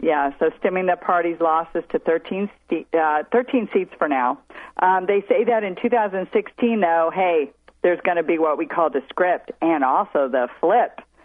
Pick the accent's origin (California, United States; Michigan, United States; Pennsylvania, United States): California, United States; Los Angeles; I was born and raised in Los Angeles. Guys, I've only been here 3 months.